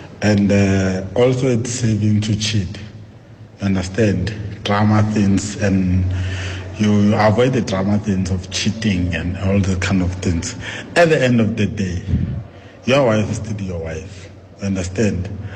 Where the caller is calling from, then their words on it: Johannesburg, Gauteng, South Africa; I am calling you from Joburg.